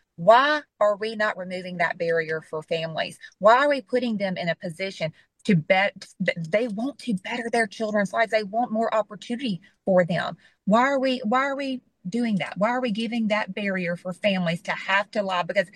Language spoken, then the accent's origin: English; Mississippi, United States; because I'm a Delta girl, born and raised in Mississippi Delta. I'm from Sunflower County